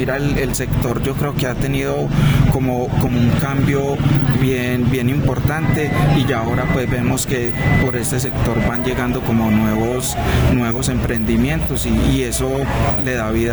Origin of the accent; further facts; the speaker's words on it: Medellín, Antioquia, Colombia; Yo soy enamorado de Aranjuez y aquí nacimos, nos criamos, entonces, y sobre todo en este sector Palermo